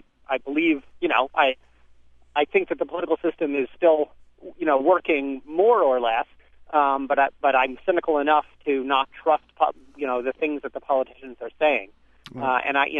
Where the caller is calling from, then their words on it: Lebanon, New Hampshire, United States; No, I'm calling from Lebanon, New Hampshire, but I live right across the border in Vermont.